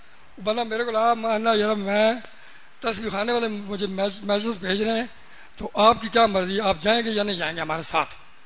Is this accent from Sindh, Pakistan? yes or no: no; Attock, Punjab, Pakistan; میں ضلع اٹک سے تعلق رکھتا ہوں.